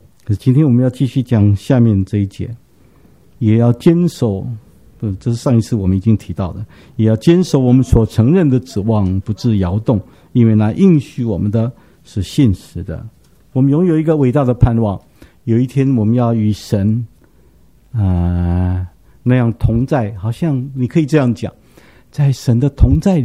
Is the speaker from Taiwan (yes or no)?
yes; Taiwan; 我们台湾人可能比较穷吧，我们是杀鸡杀鸭哈。